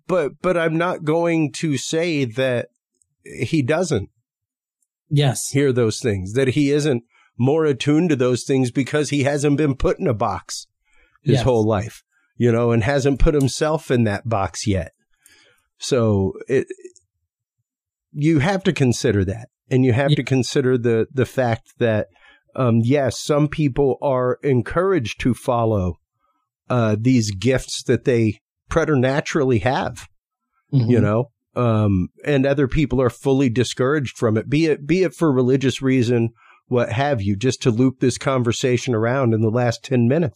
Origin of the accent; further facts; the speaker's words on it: Louisiana, United States; because even myself as Cajun, we have in our culture, the traiteur